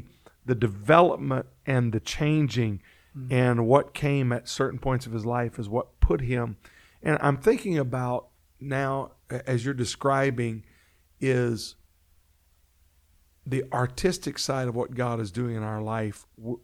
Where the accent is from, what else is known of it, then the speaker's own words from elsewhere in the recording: Louisiana, United States; Like, I remember I grew up in Louisiana.